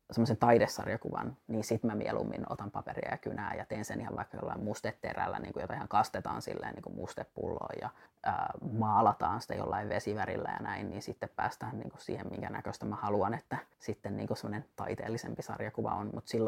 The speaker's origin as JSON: {"language": "Finnish", "town": "Kauhajoki", "region": "South Ostrobothnia", "country": "Finland", "said": "joka muuttaa sitten Kauhajoelle, mistä mä oon alun perin kotoisin."}